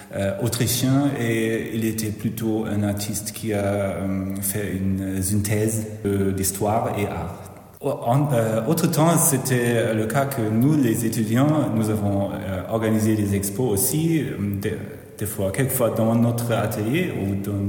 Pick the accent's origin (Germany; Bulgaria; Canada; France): Germany; Heidelberg, Baden-Württemberg; Je viens de Heidelberg. Et je suis né à Heidelberg et je vis là, mais j'ai fait mes études à Düsseldorf.